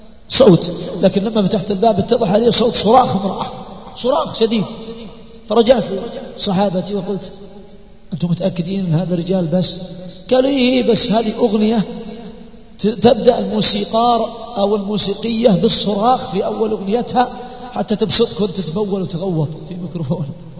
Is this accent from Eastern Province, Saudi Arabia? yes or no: no; Buraidah, Al-Qassim, Saudi Arabia; في جعل درس عندنا في بريدة